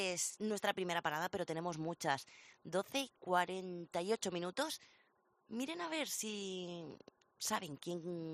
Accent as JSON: {"language": "Spanish", "town": "Cartagena", "region": "Region of Murcia", "country": "Spain", "said": "les voy a llevar de excursión a mi tierra, porque nos vamos hasta Cartagena"}